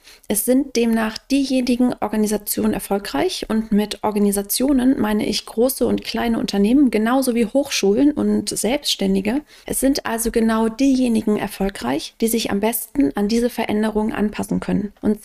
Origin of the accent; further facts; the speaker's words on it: Rhineland, Germany; now in Hamburg, Germany; dein Podcast-Host. Ich komme aus dem Rheinland, ich wohne in Hamburg